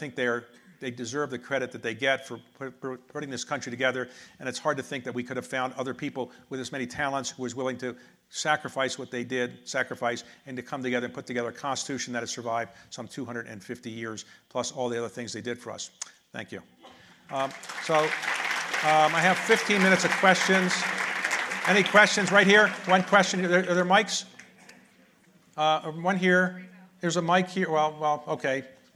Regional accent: Baltimore, Maryland, United States; When I grew up in Baltimore, the schools were technically desegregated, but they really weren't.

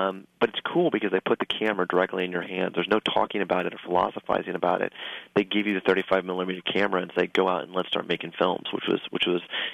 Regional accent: Kansas, United States; when I was growing up in Kansas, that was the theater that my mom would take me to for double features on Saturday afternoons.

